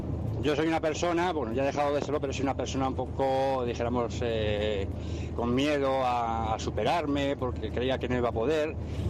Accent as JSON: {"language": "Spanish", "town": "Madrid", "region": "Community of Madrid", "country": "Spain", "said": "de Madrid."}